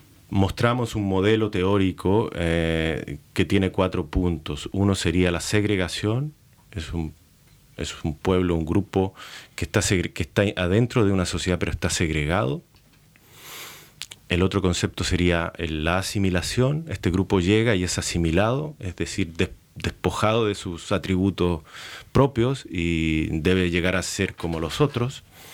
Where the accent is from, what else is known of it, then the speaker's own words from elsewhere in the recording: Chile; now in Germany; Soy chileno. He trabajado en varios países de Latinoamérica. Y aquí llegué a Alemania por razones un poco personales